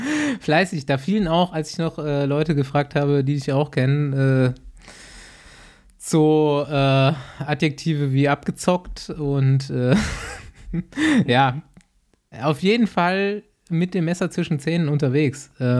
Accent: Bavaria, Germany; endlich mal wieder über die bayerische Grenze gefahren. Man darf es gar nicht so laut sagen, auch meine Heimat.

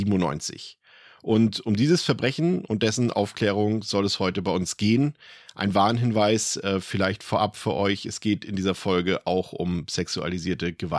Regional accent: Mecklenburg-Vorpommern, Germany; ein paar ziemlich schlimme und tragische Mord- bzw. Vermisstenfälle aus meiner Heimat Mecklenburg-Vorpommern präsentierte

